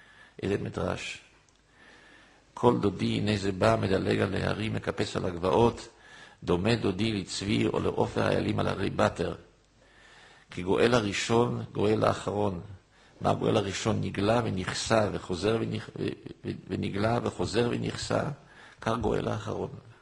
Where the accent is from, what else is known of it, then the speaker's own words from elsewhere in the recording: Jerusalem, Jerusalem District, Israel; כשהייתי נער בירושלים, אני גיליתי ירושלים.